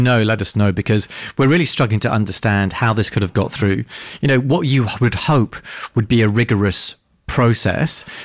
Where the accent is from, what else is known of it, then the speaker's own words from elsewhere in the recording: United Kingdom; as a Brit, I think back to what happened with Brexit